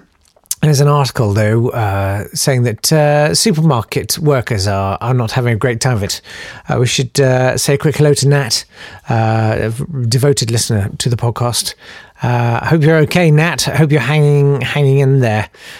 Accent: United Kingdom; We're making it work, aren't we? Because we're British!

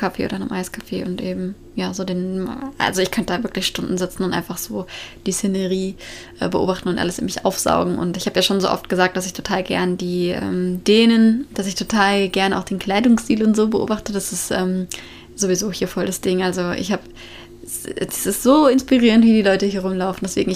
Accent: Germany; moved away; Und dann habe ich eben gesagt, ich komme aus Deutschland.

